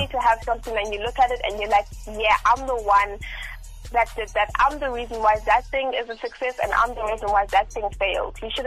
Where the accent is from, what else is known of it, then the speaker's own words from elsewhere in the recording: South Africa; I go, I come from South Africa